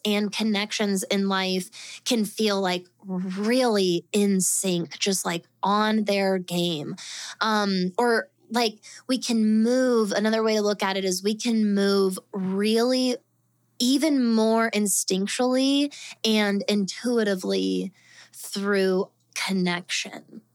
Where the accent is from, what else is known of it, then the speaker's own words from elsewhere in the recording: United States; born there; the truth is that I'm a modern American pagan. I was born in America.